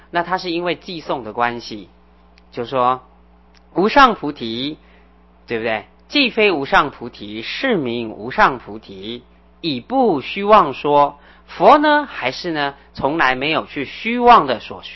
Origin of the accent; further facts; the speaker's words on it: China; 所以我们中国人很喜欢禅宗，可是我们中国人也很喜欢讲，哎，一切都不离开你的心地法门。